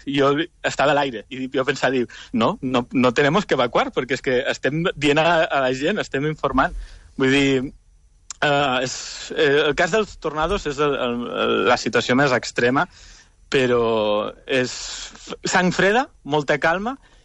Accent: Lleida, Catalonia, Spain; jo, t'ho dic que soc de Catalunya, de Lleida, però clar, jo he après a fer el temps en castellà.

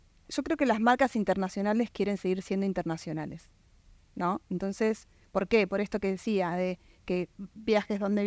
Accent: Argentina; yo soy argentina y trabajo en el mercado argentino

